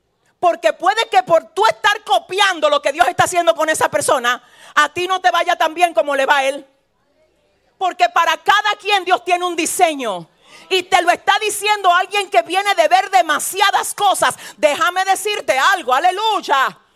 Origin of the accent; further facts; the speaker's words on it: San Francisco de Macorís, Duarte, Dominican Republic; Yo vengo de San Francisco de Macorís.